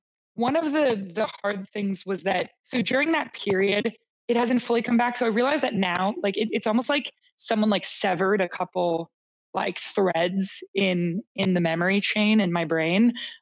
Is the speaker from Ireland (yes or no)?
no; Canada; as a Canadian, I was exposed to American healthcare for the first time